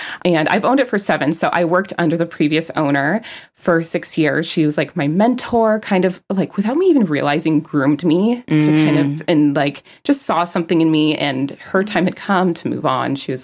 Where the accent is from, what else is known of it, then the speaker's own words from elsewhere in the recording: California, United States; Bay Area native my whole life. Lived by the beach. I grew up in Little Beach Town outside of San Francisco.